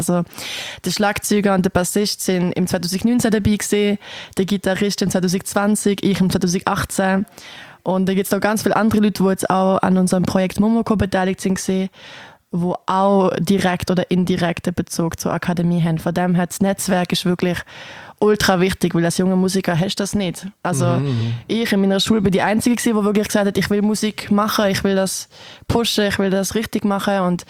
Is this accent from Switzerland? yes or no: yes; Basel, Basel-Stadt, Switzerland; born there; accent: Basel German; meine ganze Familie wohnt in Basel, Großeltern, Onkel, alle. Ich bin in Basel geboren. Darum rede ich eigentlich auch Baslerdeutsch.